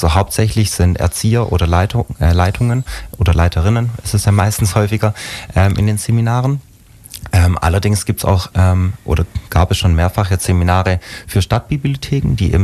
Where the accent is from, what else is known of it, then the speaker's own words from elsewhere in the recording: Baden-Württemberg, Germany; Ich komme aus der Region Kirchheim-Nürtingen.